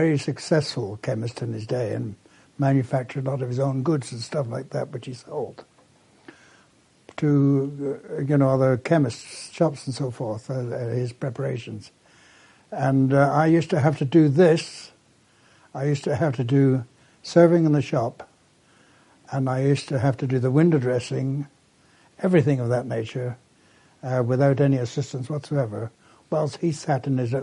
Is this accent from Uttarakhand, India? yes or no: yes; Chaubatia, Uttarakhand, India; born there; I was born in Chaubatia in India.